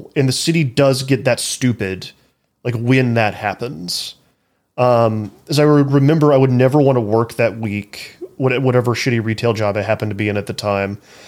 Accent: Dallas, Texas, United States; And I'm from Dallas.

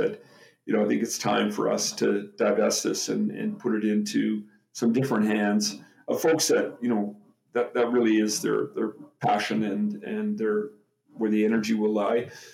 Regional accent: British Columbia, Canada; But also, I grew up in British Columbia and grew up very familiar with these mountains

